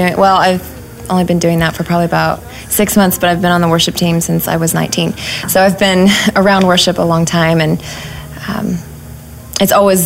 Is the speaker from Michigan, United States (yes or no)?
no; Neosho, Missouri, United States; Yes, I grew up in Neosho, lived over near Circoxie, and we live in Dunawig here now. So I've always been in this area.